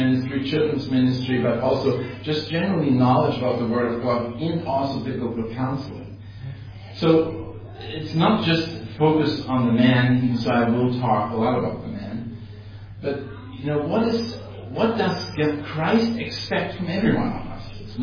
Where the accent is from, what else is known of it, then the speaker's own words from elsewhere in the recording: Finland; now in Berlin, Germany; And I'm Finnish. I'm actually coming since 50 years to Finland, so that's kind of our summer retreat when everything is busy in Berlin